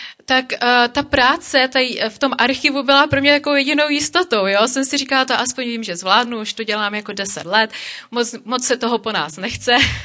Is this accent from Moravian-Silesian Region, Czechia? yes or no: yes; Opava, Moravian-Silesian Region, Czechia; now in Karlovy Vary, Czechia; já pocházím fakt jako z Opavy napříč republikou